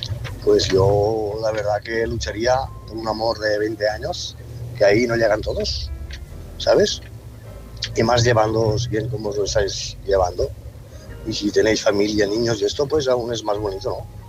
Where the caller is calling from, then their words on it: Tarragona, Catalonia, Spain; de Tarragona.